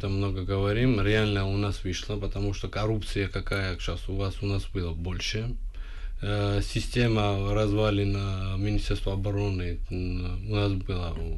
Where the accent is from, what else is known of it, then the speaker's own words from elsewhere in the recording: Georgia; Я, как все остальные грузины, думаем